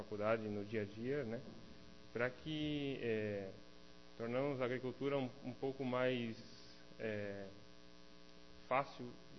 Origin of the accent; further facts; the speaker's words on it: Palmitos, Santa Catarina, Brazil; Eu sou natural de Palmitos, fiquei um ano fora de casa morando no Cedro, mas agora eu consegui voltar para casa, né? morando com a minha família. Sou filho de produtor, meu pai é produtor de leite